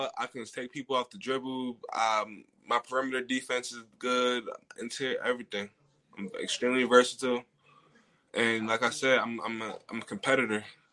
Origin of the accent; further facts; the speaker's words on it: Pleasantville, New Jersey, United States; So I'm originally from Pleasantville, New Jersey. You know, East Coast, South Jersey area.